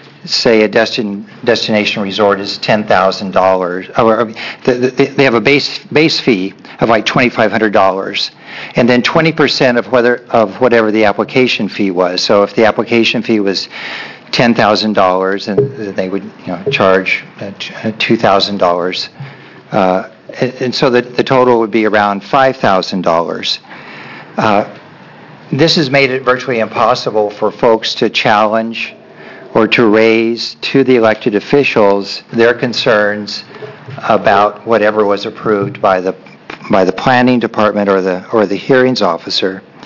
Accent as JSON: {"language": "English", "town": "Bend", "region": "Oregon", "country": "United States", "said": "I'm from Bend."}